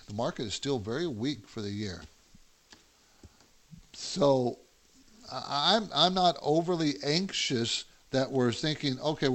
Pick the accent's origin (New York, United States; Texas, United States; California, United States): California, United States; Chula Vista; Yeah, I was raised there. I think I told you I was raised there in Chula Vista, actually.